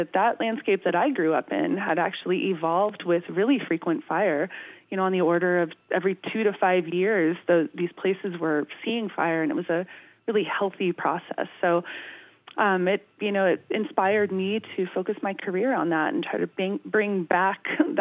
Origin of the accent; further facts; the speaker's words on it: Hayfork, California, United States; Yeah, I actually grew up in Trinity County, so not too far from Southern Oregon. I grew up in a little town called Hay Fork, and it's surrounded by public lands.